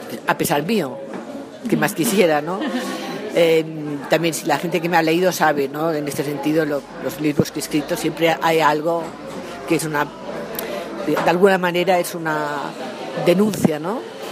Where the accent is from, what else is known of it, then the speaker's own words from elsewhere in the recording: Catalonia, Spain; also born or lived in Colombia / Mexico; Yo soy catalana, española, europea y también colombiana y bastante mexicana por razones de biografía